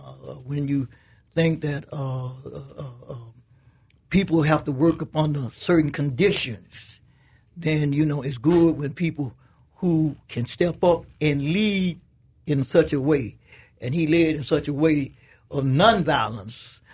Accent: Memphis, Tennessee, United States; because I was born and I grew up in Memphis, Tennessee.

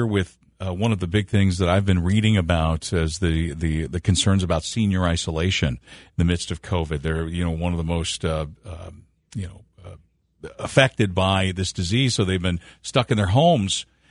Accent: Maquon, Illinois, United States; I had mentioned that I grew up down in Maquon United Methodist Church was where I grew up.

